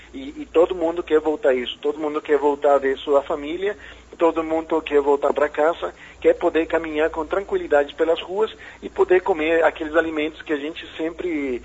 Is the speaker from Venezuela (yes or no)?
yes; Venezuela; Portuguese is a second language; E nós somos venezuelanos, e como venezuelanos nós queremos o bem para o nosso país